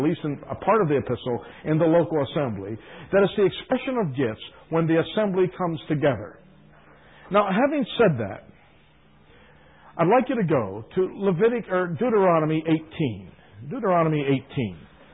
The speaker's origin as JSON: {"language": "English", "town": "Ocean City", "region": "New Jersey", "country": "United States", "tie": "born or raised there", "said": "That particular city, Ocean City, New Jersey, was also my hometown."}